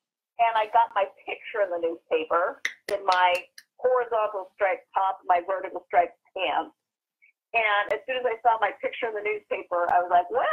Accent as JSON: {"language": "English", "region": "California", "country": "United States", "tie": "born or raised there", "said": "Yeah, I grew up in California, so I was in Los Angeles when they called to go to Broadway."}